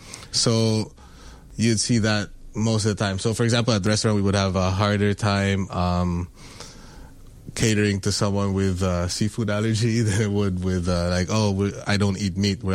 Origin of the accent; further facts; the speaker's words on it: Philippines; So I'm Filipino that grew up in the Philippines.